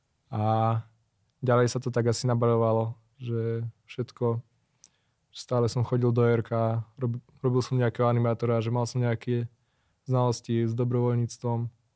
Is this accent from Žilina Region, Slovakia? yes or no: yes; Žilina Region, Slovakia; pochádzam z tradičnej katolíckej rodiny. Aj keď je to také, že som z Oravy, tak sa to očakávalo.